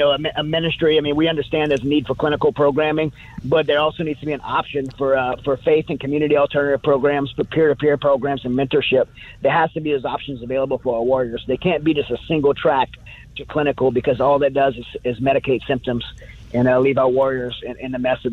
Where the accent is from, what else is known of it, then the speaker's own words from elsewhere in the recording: Louisiana, United States; It's a Louisiana name. I'm from Louisiana.